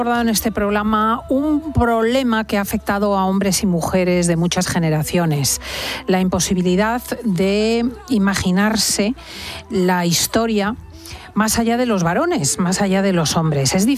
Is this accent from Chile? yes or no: no; Spain; Así somos los españoles